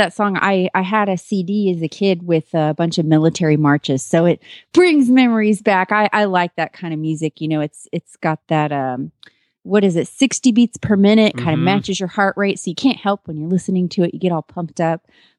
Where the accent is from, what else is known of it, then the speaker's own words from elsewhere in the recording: Kemp, Texas, United States; from Kemp, Texas